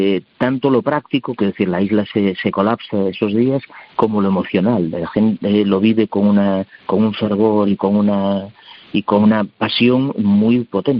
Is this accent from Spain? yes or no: yes; Galicia, Spain; inicialmente la pensamos para hacerla en Galicia. Nosotros somos gallegos.